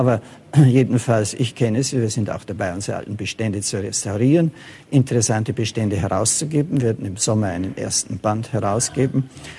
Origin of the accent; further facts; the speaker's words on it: Germany; Ich bin ein Deutscher